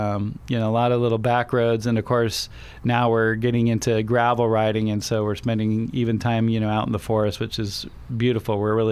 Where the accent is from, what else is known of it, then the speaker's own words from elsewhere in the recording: Los Angeles, California, United States; I know as a kid growing up in Los Angeles, I got to explore quite a bit of area around my neighborhood there.